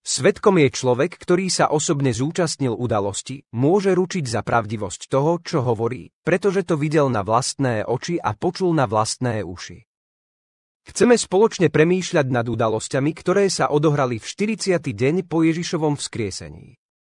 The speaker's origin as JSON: {"language": "Slovak", "town": "Levoča", "region": "Prešov Region", "country": "Slovakia", "tie": "born or raised there", "said": "Zároveň to pre mňa znamená, že by som mal odísť z rodnej Levoče do Bratislavy."}